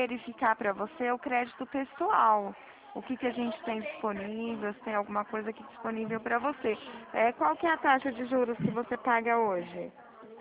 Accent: Dracena, São Paulo, Brazil; eu sou do interior de São Paulo, aqui de Dracena

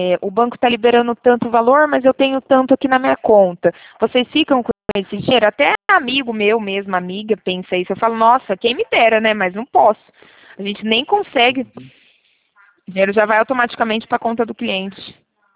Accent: Campinas, São Paulo, Brazil; Eu sou de Campinas, mas eu trabalho aqui em Valinhos.

